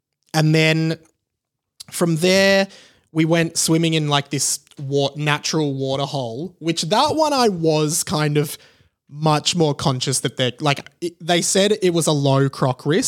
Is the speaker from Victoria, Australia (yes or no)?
yes; Melbourne, Victoria, Australia; Growing up in Melbourne, you go to the beaches here in Melbourne, you know, whether it's South Melbourne or St. Kilda or like wherever you're going, the water is freezing cold all year round.